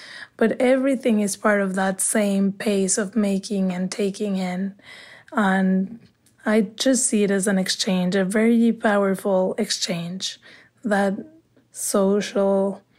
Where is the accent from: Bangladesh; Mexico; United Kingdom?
Mexico; Mexico City; also born or lived in New York City; now in Chicago, United States; I am based in Chicago now, but I lived in New York City for a long time before moving to the Midwest. I am originally from Mexico City. I grew up there